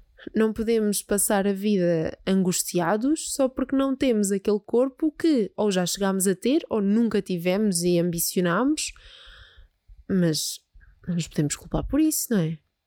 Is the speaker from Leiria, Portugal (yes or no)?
yes; Peniche, Leiria, Portugal; é normal, eu sou de Peniche